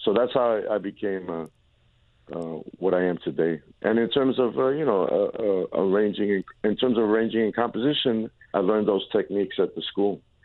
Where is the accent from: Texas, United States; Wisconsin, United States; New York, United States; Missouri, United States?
New York, United States; New York City; being a young Puerto Rican kid growing up in New York City.